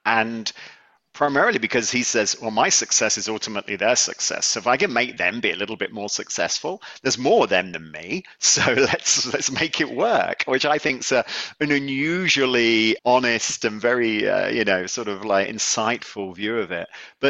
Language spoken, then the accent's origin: English; United Kingdom; now in Boston, United States; maybe because we're both British people living in Boston